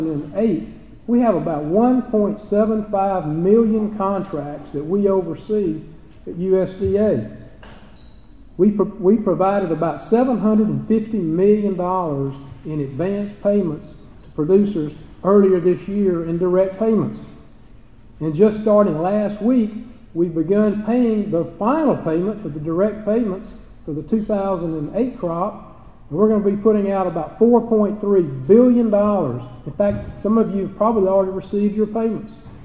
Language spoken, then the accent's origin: English; Mississippi, United States; South Georgia and my home state of Mississippi